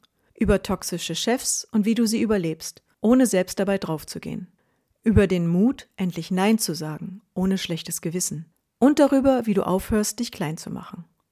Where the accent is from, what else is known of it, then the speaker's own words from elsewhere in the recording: Berlin, Germany; now in Switzerland; Ich bin Berlinerin.